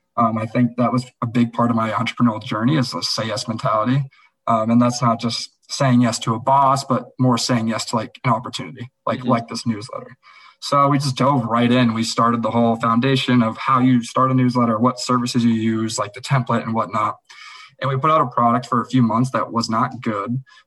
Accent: Boston, Massachusetts, United States; So I'm from Boston, he's from New York

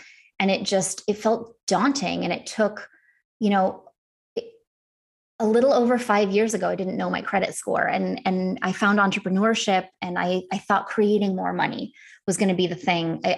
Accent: Wisconsin, United States; So I grew up in Northern Wisconsin.

